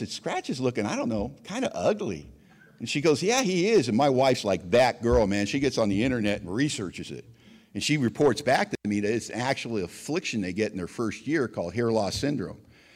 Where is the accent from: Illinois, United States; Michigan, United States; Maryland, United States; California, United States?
California, United States; Los Angeles; now in Pacific Northwest, United States; In 2004, my wife Eileen and I moved to the Pacific Northwest, and we're from Los Angeles. We're concrete, steel, and glass, and suddenly we're 8 miles out of town with 150-foot trees